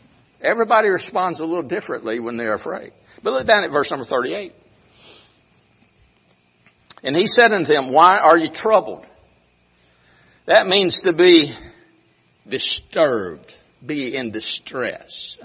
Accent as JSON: {"language": "English", "region": "the South", "country": "United States", "tie": "born or raised there", "said": "Now, I was raised in the South, and people in the South, and this is the South"}